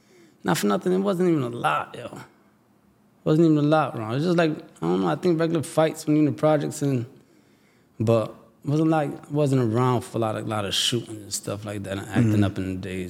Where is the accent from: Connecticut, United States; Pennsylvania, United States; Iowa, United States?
Connecticut, United States; New Britain; born there; Yeah, I was born in New Britain. My family from Pinnacle.